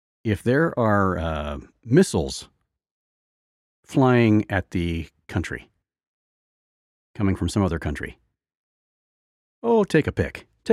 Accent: Indiana, United States; So now, you know, I'm a guy from Indiana talking about mountains.

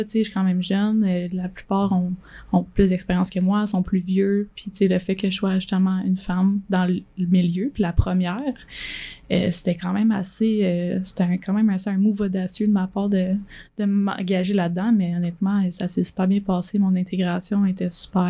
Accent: Valleyfield, Quebec, Canada; 22 ans, je viens de la ville super belle de Valleyfield, qui est dans le sud-ouest. J'ai fait mon cégep là-bas, en fait, avec le Noir

